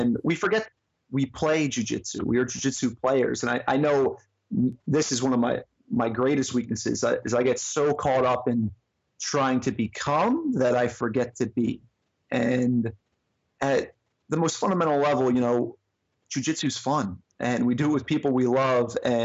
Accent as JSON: {"language": "English", "town": "Hamilton", "region": "New Jersey", "country": "United States", "tie": "born or raised there", "said": "I grew up in Hamilton, New Jersey, which is 15 minutes up the road, and I moved back home after college, and a lot of my friends still live here."}